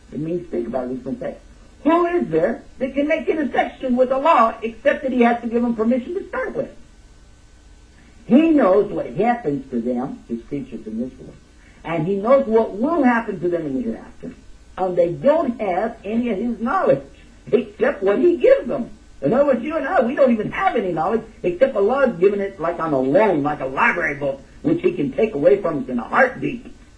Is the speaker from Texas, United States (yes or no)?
yes; Texas, United States; I'm from Texas and I have enough trouble with English